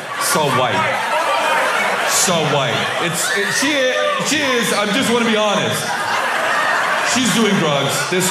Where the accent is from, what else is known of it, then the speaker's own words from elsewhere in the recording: El Salvador; I'm ice cold from El Salvador.